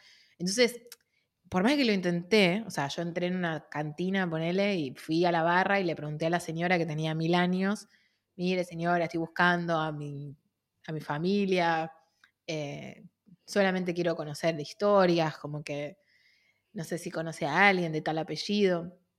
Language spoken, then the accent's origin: Spanish; Argentina; de Argentina, yo soy la bisnieta de...